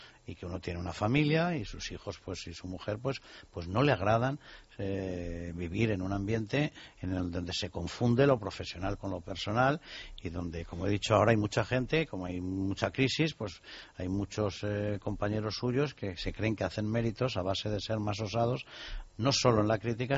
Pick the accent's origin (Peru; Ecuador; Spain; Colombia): Spain; Madrid, Community of Madrid; nací aquí en Madrid, que voy desde los 4 años al fútbol